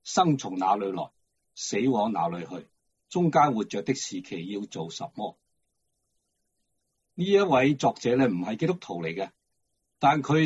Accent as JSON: {"language": "Cantonese", "country": "China", "said": "就好似我哋中国人、亚洲人咧，系中意储钱啊"}